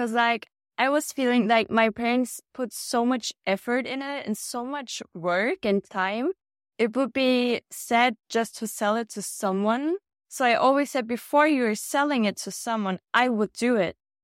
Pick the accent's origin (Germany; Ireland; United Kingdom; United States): Germany; I'm 30 years old. I'm from Germany. I'm a photographer. I'm right now in Bali and leaving next Tuesday.